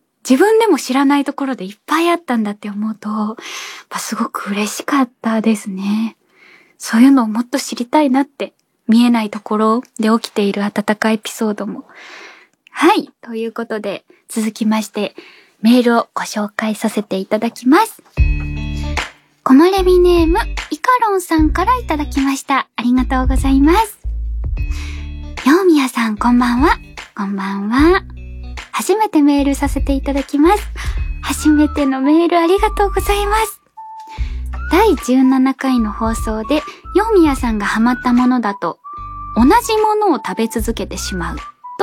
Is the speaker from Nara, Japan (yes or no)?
yes; Nara, Japan; 私地元が奈良で、まあお母さんとかも来てくれてて